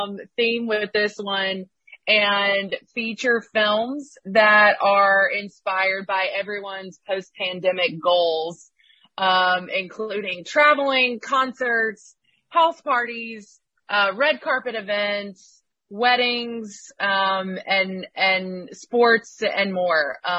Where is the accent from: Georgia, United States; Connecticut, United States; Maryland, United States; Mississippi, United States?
Mississippi, United States; Jackson; some of it was filmed in my hometown of Jackson, Mississippi